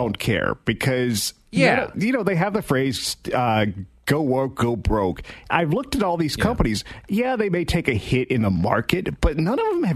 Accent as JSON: {"language": "English", "town": "Leeds", "region": "Yorkshire and the Humber", "country": "United Kingdom", "tie": "born or raised there", "said": "Grew up in Leeds."}